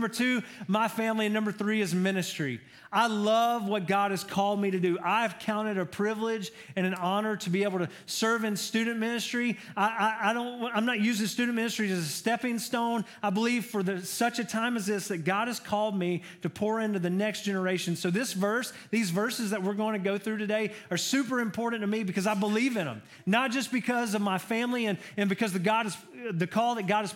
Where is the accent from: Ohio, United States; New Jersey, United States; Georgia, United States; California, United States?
Georgia, United States; I'm from Georgia. I'm a Georgia boy. Go Dogs.